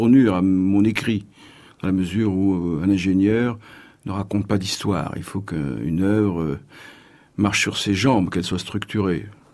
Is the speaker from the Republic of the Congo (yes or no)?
no; Tunisia; je suis tunisien, et la Tunisie est le pays qui fournit le plus grand nombre de combattants